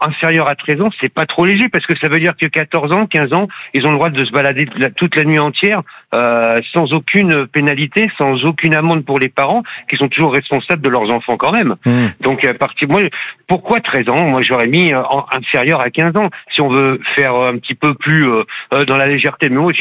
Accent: Cannes, Provence-Alpes-Côte d'Azur, France; Je ne suis pas breton, moi je suis de Cannes.

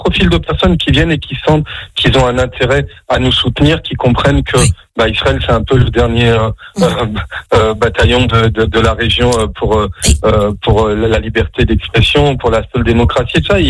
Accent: France; moved away as an adult; à 4000 km, j'ai grandi en France, jusqu'à l'âge de 18 ans.

